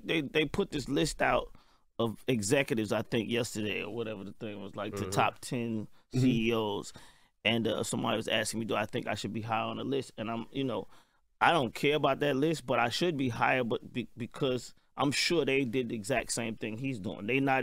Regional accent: Atlanta, Georgia, United States; And then I'm from the South. I represent Atlanta, right, to the fullest.

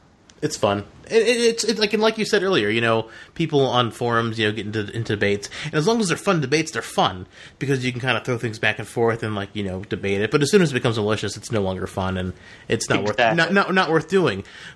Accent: St. Louis, Missouri, United States; born there; now in New York, United States; Well, I'm not from New York. I just happen to reside here now. I was born in Missouri, St. Louis.

